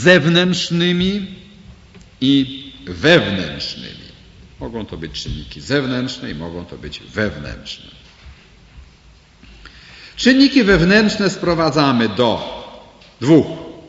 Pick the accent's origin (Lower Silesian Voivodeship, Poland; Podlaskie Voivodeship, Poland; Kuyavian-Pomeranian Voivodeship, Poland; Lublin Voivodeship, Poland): Lublin Voivodeship, Poland; Lublin; kiedy mówiłem, że pochodzę z Polski